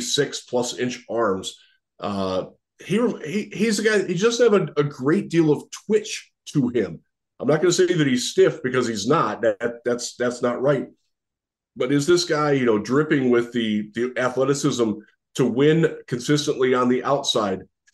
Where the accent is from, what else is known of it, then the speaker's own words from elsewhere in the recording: Zeeland, Michigan, United States; he's from my hometown of Zeeland, Michigan